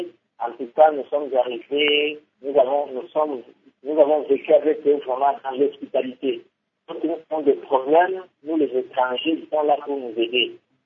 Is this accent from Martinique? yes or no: no; Goma, North Kivu, DR Congo; Je suis en train de vivre dans la chaleur alors que je viens de Goma.